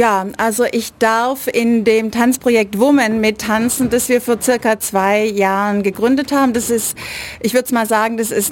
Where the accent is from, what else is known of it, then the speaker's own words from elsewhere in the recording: Stuttgart, Baden-Württemberg, Germany; ich bin zum Tanz gekommen als gebürtige Stuttgarterin, als Kind schon im klassischen Ballettunterricht gewesen